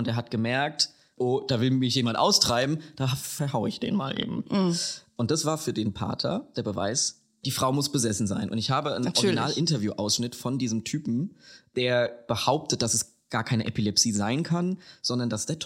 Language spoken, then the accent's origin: German; Hesse, Germany; accent: Hessian; sie meinen Dialekt spricht. Sie babbelt hessisch.